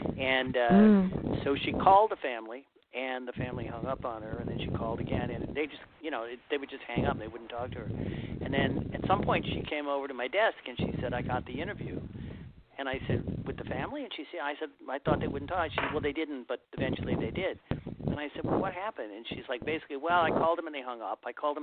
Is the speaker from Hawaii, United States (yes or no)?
no; Cleveland, Ohio, United States; So I grew up in Cleveland, Ohio, suburban Cleveland, Ohio, really nice, crime-free suburban neighborhood